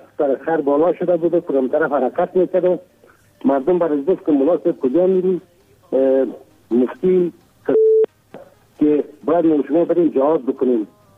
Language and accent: Persian; Kabul, Afghanistan; اصلا از کابل هستم.